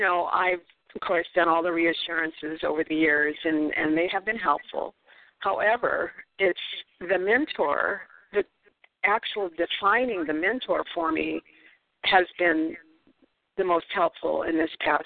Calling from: Bellingham, Washington, United States; Hi, Sherry. … from Seattle, or actually

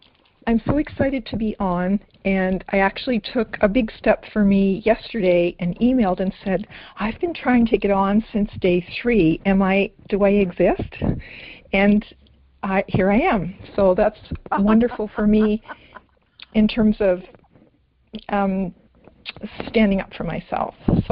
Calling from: Nova Scotia, Canada; Nova Scotia, Canada.

